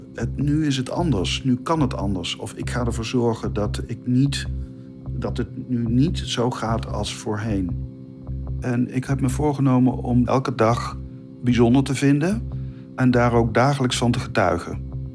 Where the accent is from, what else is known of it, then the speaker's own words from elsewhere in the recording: Roosendaal, North Brabant, Netherlands; Ik ben geboren in Roosendaal en ben opgegroeid in Brabant, West-Brabant.